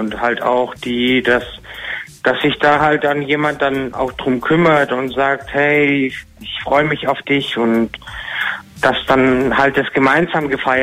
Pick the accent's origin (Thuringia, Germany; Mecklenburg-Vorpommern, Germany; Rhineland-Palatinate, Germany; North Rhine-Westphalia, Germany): North Rhine-Westphalia, Germany; Düsseldorf; Und weil ich komme ja eigentlich aus Düsseldorf